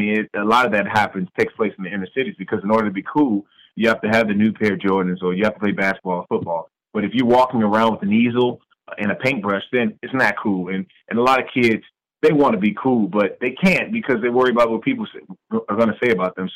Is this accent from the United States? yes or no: yes; Washington, District of Columbia, United States; as a kid growing up in Washington, D.C., I was afraid to pursue the arts.